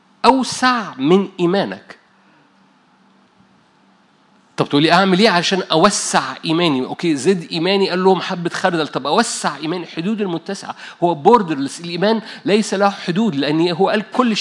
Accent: Egypt; عندنا في مصر في تعبير كده بايخ،

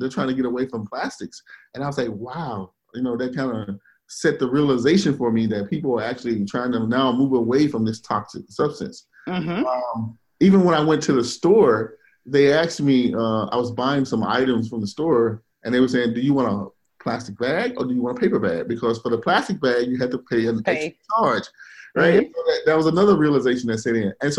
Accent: Mississippi, United States; After being away from home for so long, my mom wanted me closer. So I'm from Mississippi, so I came back to Alabama to go to school.

